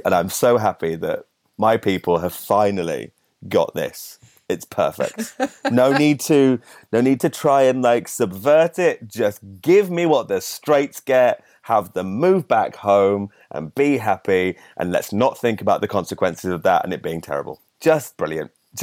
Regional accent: Solihull, West Midlands, United Kingdom; because I'm from Solihull in the West Midlands, just south of Birmingham.

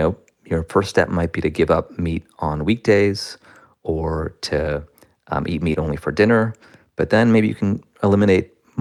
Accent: India; Yeah, well, I'm also Indian. And although I grew up initially as vegetarian

